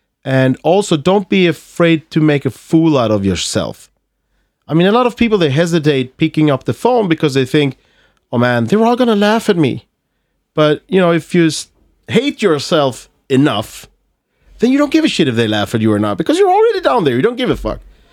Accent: Malmö, Skåne, Sweden; accent: Scanian; English is a second language; my accent. You know, I'm from Malmö, so I have this, I speak skånska.

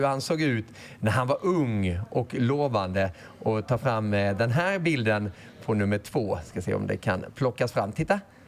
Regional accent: Småland, Sweden; så jag tänkte jag skulle ge bort en julklapp som smålänning.

